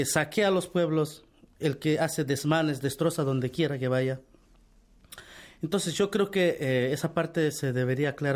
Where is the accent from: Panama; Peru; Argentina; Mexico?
Peru; nosotros somos de Perú y hay unas ciudades antiguas ahí